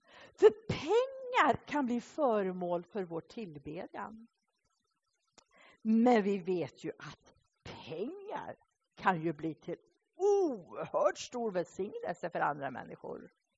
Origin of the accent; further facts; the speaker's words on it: Sweden; born there; Det är ju ingen självklarhet att vi föddes i Sverige och att vi har det så bra.